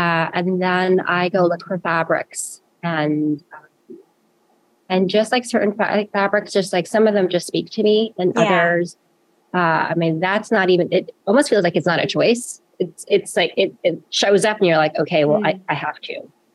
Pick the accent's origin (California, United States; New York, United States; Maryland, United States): New York, United States; New York City; I grew up in Jamaica, Queens. It's primarily, you know, everyone there is like West Indian